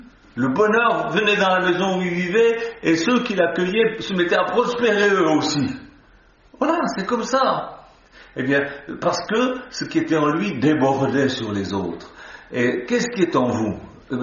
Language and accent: French; Switzerland; Quand je vais à l'ambassade suisse, parce que je suis suisse